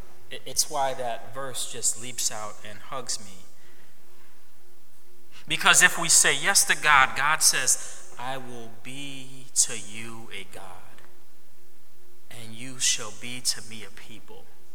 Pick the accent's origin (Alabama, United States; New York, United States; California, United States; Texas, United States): New York, United States; Elmira; now in Albany, United States; when I moved off college campus, and I grew up in Elmira, so that's 3 hours away from here.